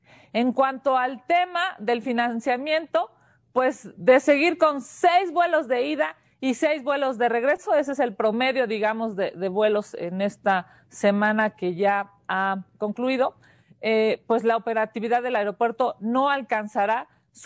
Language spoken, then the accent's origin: Spanish; Mexico; nos hemos dado como mexicanos instituciones para proteger la Constitución